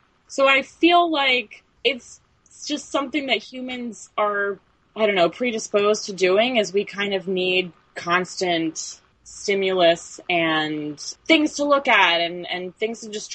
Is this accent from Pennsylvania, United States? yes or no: yes; Pennsylvania, United States; Yeah, I grew up in Chester County, which is like on the border of Amish country.